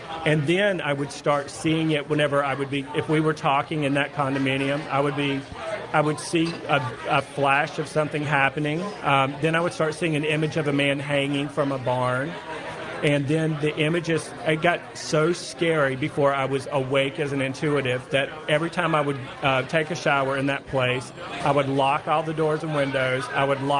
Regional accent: the South, United States; And I grew up in the South, which is always very colorful.

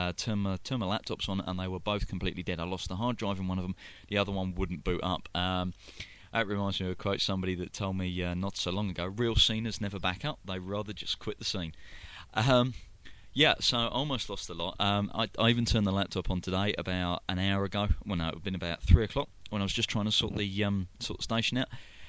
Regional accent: London, United Kingdom; accent: very heavy London accent; I'm English, I'm a Londoner, born and bred, and I've got a very, very heavy accent.

